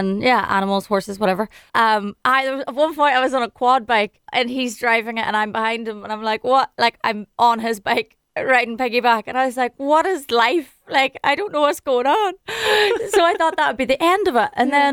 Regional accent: Ireland; moved away; I had to do it in my hometown because at least I know how the roads work. And I was home for 5 months, and that was it.

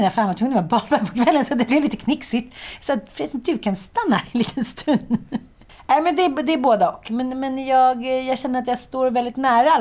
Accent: Jönköping, Jönköping County, Sweden; accent: Småland; also born or lived in Stockholm; Jag blev ju retad i skolan när jag flyttade från Jönköping till Stockholm, till Farsta. Jag var tuffaste killen i klassen för då min småländska dialekt, som jag inte alls tyckte att jag hade.

